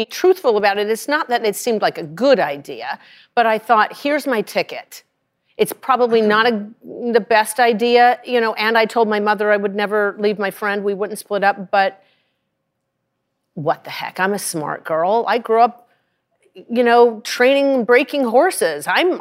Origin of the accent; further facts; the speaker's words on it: Rye, Colorado, United States; Now, I'm from Rye, Colorado, but I'd seen movies